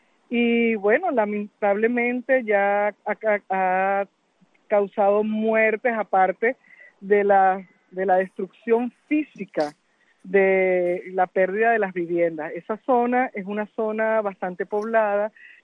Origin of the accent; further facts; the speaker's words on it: Maracay, Aragua, Venezuela; yo soy de Maracay, yo soy maracayera de nacimiento, de toda la vida. La zona del y vivía en la zona de las Delicias, que es la entrada, la zona de las Delicias es la entrada, digamos, hacia la vía del Castaño y Choroní